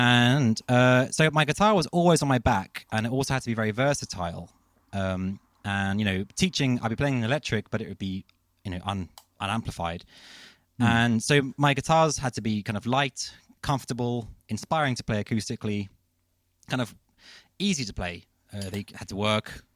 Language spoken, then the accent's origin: English; London, United Kingdom; moved away as an adult; now in Copenhagen, Denmark; I'm a Londoner. I was kind of born and raised in London, and I moved to Copenhagen, I think 8 years ago.